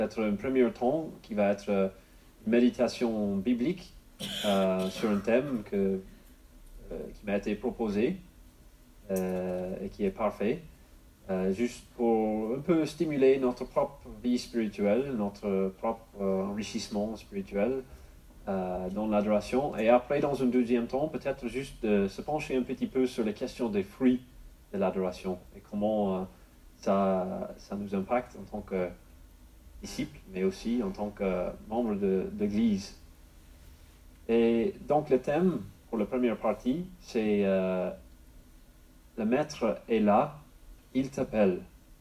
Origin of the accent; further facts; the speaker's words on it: Ireland; French is a second language; now in France; Et sans doute, vous avez repéré un accent un petit peu pas d'ici. Et je viens d'Irlande, au pays d'Irlande, mais j'habite maintenant peut-être depuis 5-6 ans dans le sud de votre beau pays